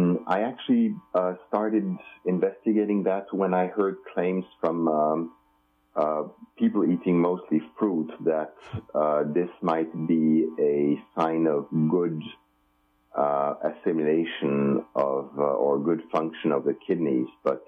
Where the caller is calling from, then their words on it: Finland; I am calling you from Finland in Scandinavia.